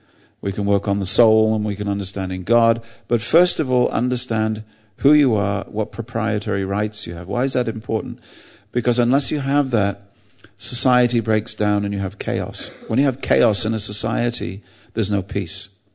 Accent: England, United Kingdom; And I'm an Englishman, so what do I know?

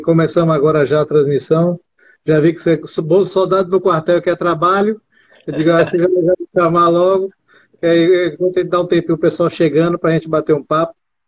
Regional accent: São Paulo, Brazil; now in Bahia, Brazil; Eu sou paulista na Bahia há muitos anos

